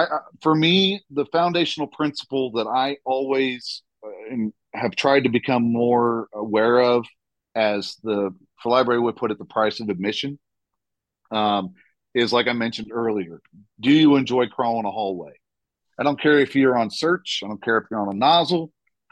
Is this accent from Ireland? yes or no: no; Wichita, Kansas, United States; And I say that because I'm from Wichita, Kansas, and I've taught all over this country.